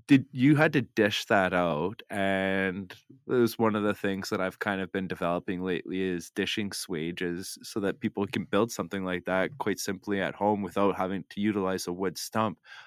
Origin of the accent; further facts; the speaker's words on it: Manitoba, Canada; I like the fact that I've integrated Manitoba in it because I was born and raised in Manitoba.